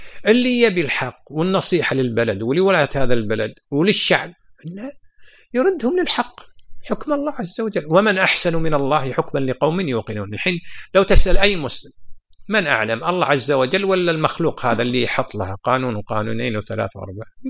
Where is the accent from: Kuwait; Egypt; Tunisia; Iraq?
Kuwait; لكن الناس يعني عندنا في الكويت يعني يقدرون حتى الغير كويتي